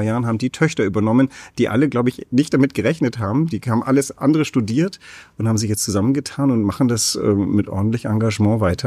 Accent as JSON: {"language": "German", "country": "Germany", "said": "Und wir beiden, und er war Franzose und ich war Deutsche, wir stellen fest, Moment, das ist ja in Frankreich ein bisschen anders gedreht."}